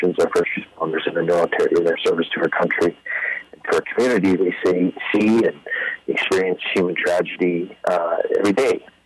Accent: Prince George, British Columbia, Canada; also born or lived in Williams Lake; Both my wife and I grew up both in Prince George and Williams Lake, and my wife's family almost 200 years in Williams Lake.

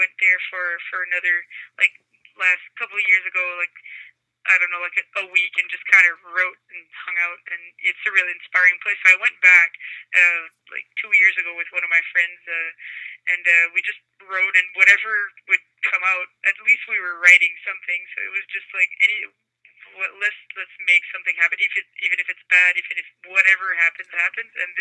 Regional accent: New Brunswick, Canada; accent: Chiac; first language French; English is a second language; French is maybe a little more natural because it's my native tongue. So, I mean, it's a lot of automatic writing, and it's a lot of, like, no-filter stuff. And I also speak this kind of dialect that's called Chiac, and it's a mix of French and English

